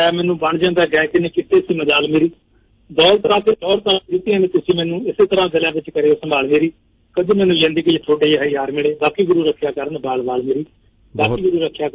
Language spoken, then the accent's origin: Punjabi; Kaulgarh, Punjab, India; ਮੇਰਾ ਪਿੰਡ ਸੋਢੀ ਸਾਹਿਬ ਕੌਲਗੜ੍ਹ ਹੈ, ਜਿੱਥੇ ਮੇਰਾ ਜਨਮ ਸਥਾਨ ਹੈ, ਤਹਿਸੀਲ ਮਲੋਹ, ਡਿਸਟ੍ਰਿਕਟ ਫਤਿਹਗੜ੍ਹ ਸਾਹਿਬ, ਜੋ ਪਹਿਲਾਂ ਪਟਿਆਲੇ 'ਚ ਪੈਂਦਾ ਸੀਗਾ